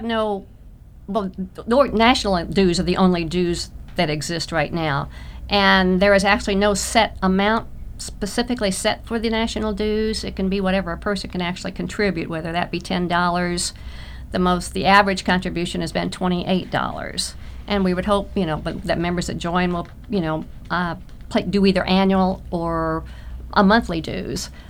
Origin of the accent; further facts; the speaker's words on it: Kansas, United States; I'm from Kansas, so I've set up meetings with two of our delegation at this point in time.